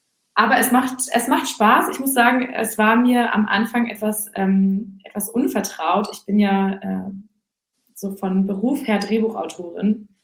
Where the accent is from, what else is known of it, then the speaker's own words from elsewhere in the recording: Husum, Schleswig-Holstein, Germany; also born or lived in Hamburg; ich bin in Husum aufgewachsen, aber die ersten 3 Jahre auch in Hamburg. Also das will ich mir nicht nehmen lassen. Also im Grunde eigentlich eine Hamburgerin.